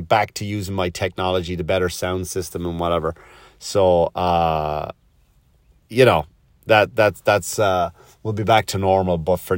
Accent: Ireland; I did this bit about my Irish accent and people trying to do it. And ever since then, I know two or three other Irish comics have done the same bit almost word for word.

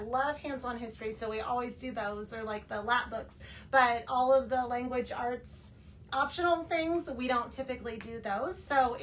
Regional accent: Midwest, United States; And I know I grew up in the Midwest.

